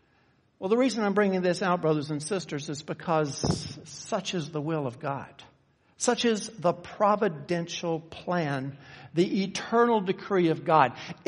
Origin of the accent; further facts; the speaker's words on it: Memphis, Tennessee, United States; Most of you know that Kay and I grew up in Memphis, Tennessee.